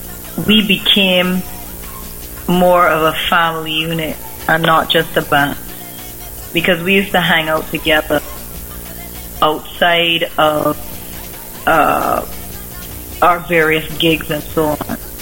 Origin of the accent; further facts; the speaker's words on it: London, United Kingdom; And I'm British born, so I was born in my early years were spent in East London.